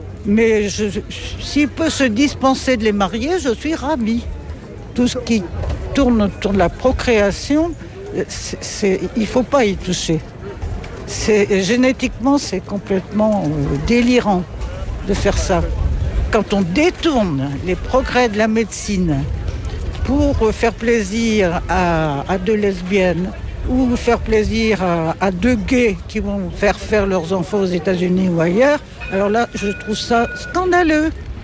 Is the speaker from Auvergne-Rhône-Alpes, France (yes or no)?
no; Brittany, France; Je suis bretonne, donc catholique d'éducation.